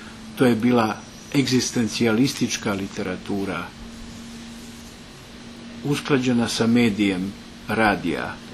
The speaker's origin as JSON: {"language": "Serbian", "town": "Herceg Novi", "region": "Herceg Novi Municipality", "country": "Montenegro", "tie": "born or raised there", "said": "U Herceg-Novom se u ono vreme, a to je moj rodni grad, mogao dobro čuti Radio Beograd."}